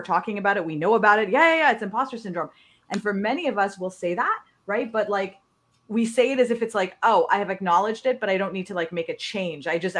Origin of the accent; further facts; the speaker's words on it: Pakistan; I grew up in Pakistan, and in Pakistan, you were either a doctor, you're an accountant, you're an engineer.